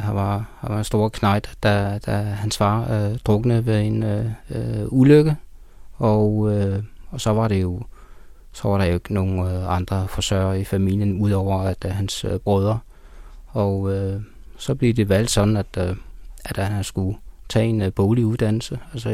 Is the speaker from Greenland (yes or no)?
yes; Greenland; selvom jeg er grønlænder, ikke, og jamen